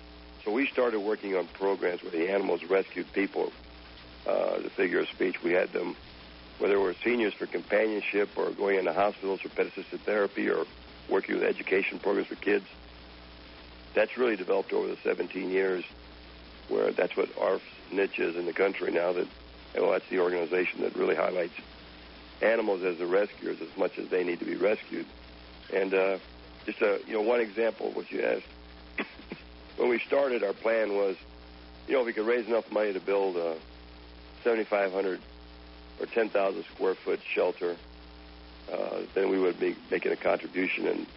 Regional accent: Tampa, Florida, United States; I was raised in Tampa with my folks and my sister.

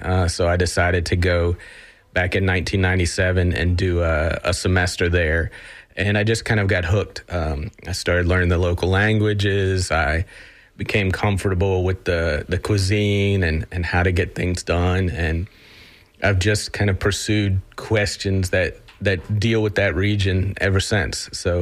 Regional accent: Palatka, Florida, United States; So I grew up in Palatka, Florida, and for your listeners who aren't familiar with that particular community, it's about halfway between Gainesville and St. Augustine. It's a pretty rural community.

